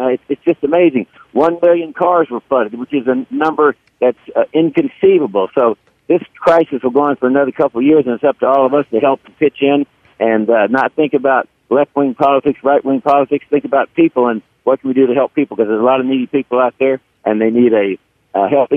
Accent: Houston, Texas, United States; I'm a Houstonian. I'm a Texan.

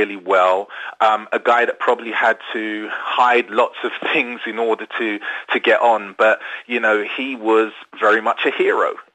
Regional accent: London, United Kingdom; born there; I was born in England, I was born in London

